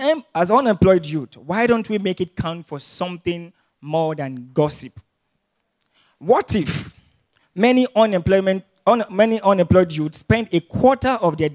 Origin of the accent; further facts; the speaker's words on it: Nigeria; As a Nigerian, and more importantly, a Nigerian student, what does this mean to you